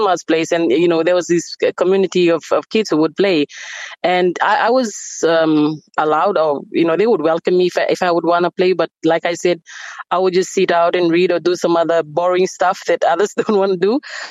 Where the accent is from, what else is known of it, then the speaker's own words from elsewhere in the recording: Savusavu, Northern Division, Fiji; I grew up in Savu Savu, which is a district on the second biggest island of in Fiji, Vanuatu. I grew up there, had my education, high school and everything. And then I moved over to the capital to pursue further studies in tertiary education.